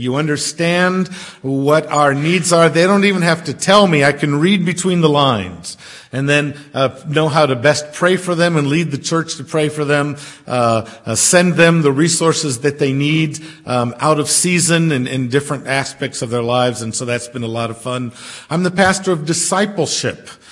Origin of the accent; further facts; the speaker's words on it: Brazil; So we're both really from Brazil in every sense of the word.